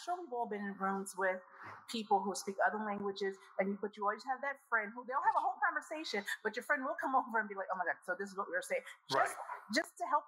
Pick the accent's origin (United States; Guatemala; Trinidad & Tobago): United States; New York City, New York; I'm from New York City. So I understand a lot of Spanish.